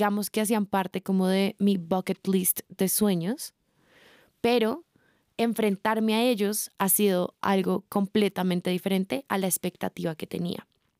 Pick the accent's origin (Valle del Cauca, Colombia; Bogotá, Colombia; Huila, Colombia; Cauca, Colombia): Bogotá, Colombia; born there; tengo 26 años, soy colombiana, nací en Bogotá, queriendo haber nacido en Cartagena o en Barranquilla, Colombia.